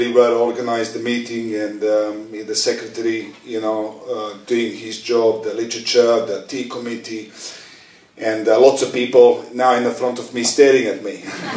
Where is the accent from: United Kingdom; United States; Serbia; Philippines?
Serbia; Belgrade; I come from Belgrade. It was really, if you go as a tourist, it's a really shitty place, you know what I mean? There's not much there to see except the good-looking girls and the bars.